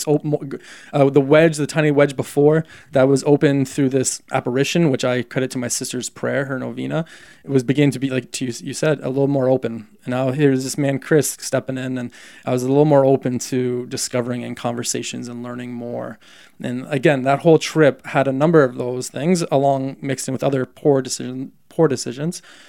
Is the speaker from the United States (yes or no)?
no; Canada; I'm also Canadian